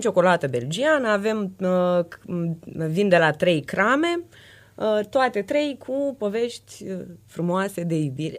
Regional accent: Moldova; eu sunt de origine din Republica Moldova și noi acolo oricum avem o relație foarte specială cu vinul.

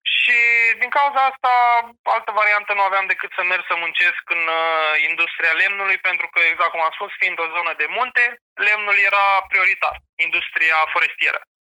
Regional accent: Broșteni, Suceava County, Romania; also born or lived in Vatra Dornei; Crescând într-o zonă de munte, lângă Vatra Dornei, m-am născut în Vatra Dornei, dar am locuit în orașul Broșteni, e un loc în care Ion Creangă a învățat și a făcut răsnăi.

